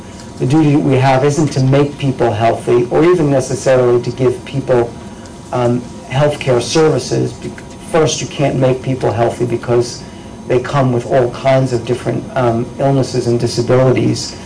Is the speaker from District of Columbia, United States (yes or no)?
no; Washington, United States; we're not in Washington, in my home state